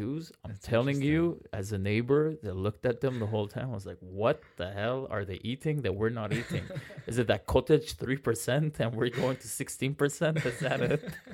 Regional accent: Jerusalem, Jerusalem District, Israel; I was born and bred in the Armenian Core Quarter on Chabad Street. So, you know, most of my life has been around Chabad Street, St. James, and Ararat

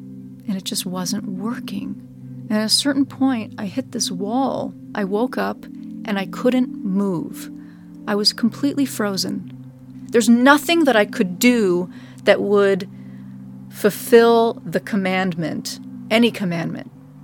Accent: California, United States; kid in Central California. And I always had a very strong Jewish identity with almost no content. I was raised in the Reform movement

